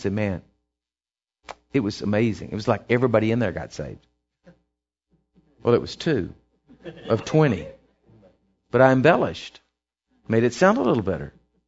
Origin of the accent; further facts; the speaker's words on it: Texas, United States; I'm from Texas.